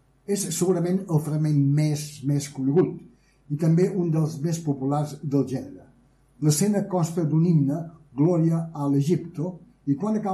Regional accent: Ciutadella, Balearic Islands, Spain; Ciutadella, que és, entre cometes, el meu poble.

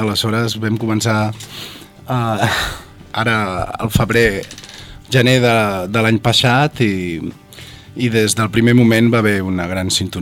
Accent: Barcelona, Catalonia, Spain; born there; now in Sant Feliu, Spain; jo vaig néixer a Barcelona, fa 8 anys que visc a Sant Feliu i em considero santfeliuenc.

